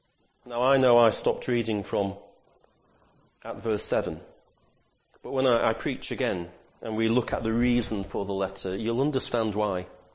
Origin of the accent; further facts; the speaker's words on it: North West England, United Kingdom; I'm from Lancashire